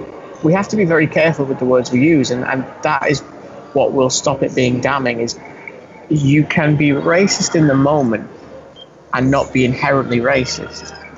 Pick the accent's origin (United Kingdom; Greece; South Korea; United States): United Kingdom; England; And that might sound very bizarre to us, you and I, speaking as Englishmen, and Nico as an American.